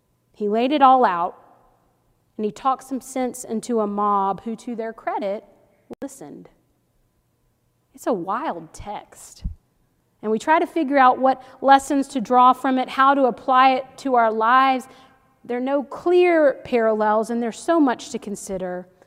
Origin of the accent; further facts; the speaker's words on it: North Carolina, United States; now in Maine, United States; I'm from North Carolina, where there are so many Presbyterians.